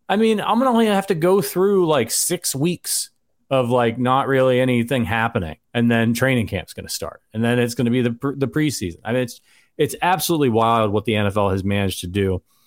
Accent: Ohio, United States; You know, I'm from Northeast Ohio, you're from New York, and yes, we drive home a lot.

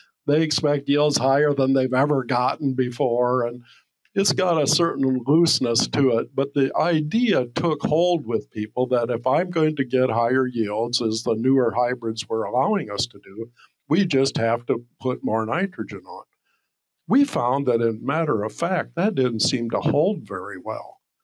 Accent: Ohio, United States; I grew up in Ohio

